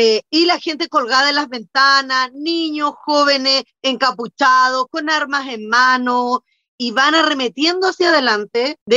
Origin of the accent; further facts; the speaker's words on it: Valparaíso, Chile; Viví siempre en Valparaíso, yo soy nacida, criada y fabricada en el Cerro Playa Ancha, estudié en el Cerro Playa Ancha, la básica, estudié en el Liceo Comercial de Valparaíso, que es en la Avenida Argentina, en la enseñanza media.